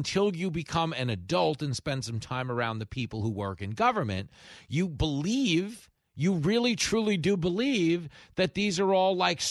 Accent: Levittown, New York, United States; I grew up, I really did. I grew up in Levittown in the 80s. Probably the most patriotic community ever built.

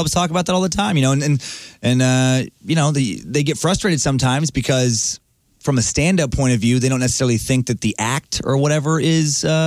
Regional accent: Idaho, United States; I think because I grew up in Idaho, I didn't realize how weird that was to be surrounded by people talking about the New World Order and black helicopters

